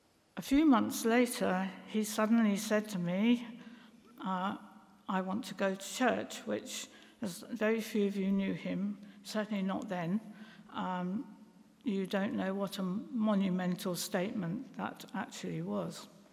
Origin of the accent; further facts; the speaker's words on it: Bedford, East of England, United Kingdom; I was born and brought up in Bedford, which is just 50 miles away from here.